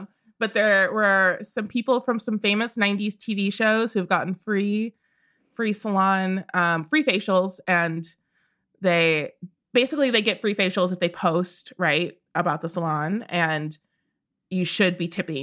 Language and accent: English; Midwest, United States; I grew up in the Midwest. And so I'm like, I can maybe hunt if we needed to.